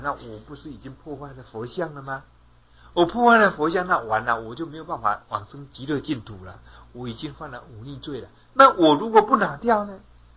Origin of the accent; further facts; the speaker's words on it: Yilan, Yilan County, Taiwan; 以前我的家乡哈，就有这么一个人住在宜兰市的西门哈